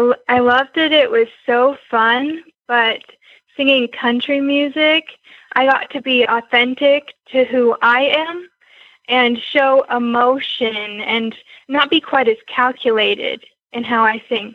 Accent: Florida, United States; Well, we're originally from Florida, so we were living in Florida when we danced with Miami City Ballet.

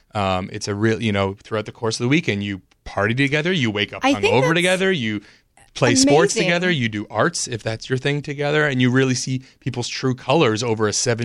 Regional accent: Toronto, Ontario, Canada; I'm originally from Toronto, actually.

